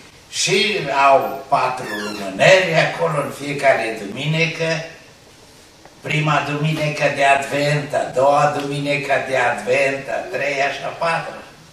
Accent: Romania; now in United States; Noi suntem români transplantați în America.

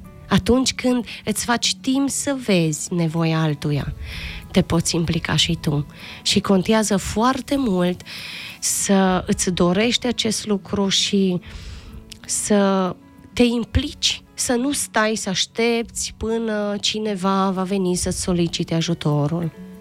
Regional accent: Romania; Noi trăim în România, noi suntem români ca să facem ceva bun pentru țara în care locuim

